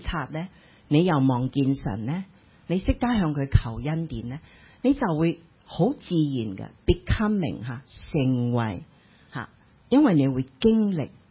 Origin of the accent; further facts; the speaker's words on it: Hong Kong; 我哋香港人好中意讲一句说话